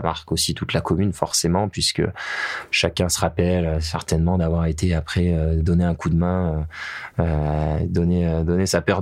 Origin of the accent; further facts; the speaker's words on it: Besse, France; je suis enfant du pays, donc et la famille de mon papa est originaire du village du Besse, donc j'ai mes racines dans ce village.